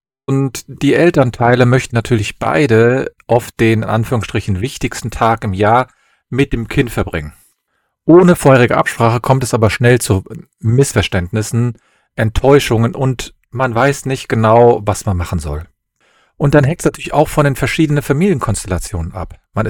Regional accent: Cologne, North Rhine-Westphalia, Germany; ich bin Rechtsanwalt und ich komme aus Köln

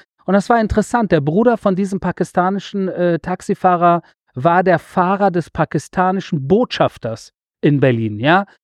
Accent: Iran; Die erste Frage, direkt in den Rückspiegel geguckt, war, wo kommen Sie her? Und dann habe ich gesagt, Iran.

